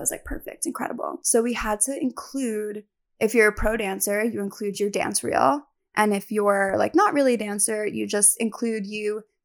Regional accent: New York City, New York, United States; Where I chose my college based on the grass because I grew up in New York City.

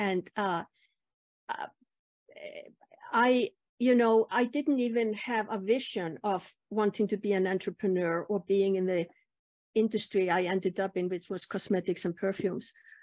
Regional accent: Iceland; And this was in Iceland, in my home country.

